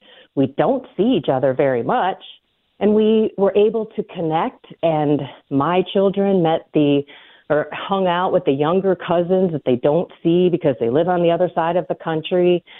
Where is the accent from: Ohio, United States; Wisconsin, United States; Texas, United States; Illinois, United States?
Illinois, United States; Chicago; And you mentioned we're from the Chicagoland area.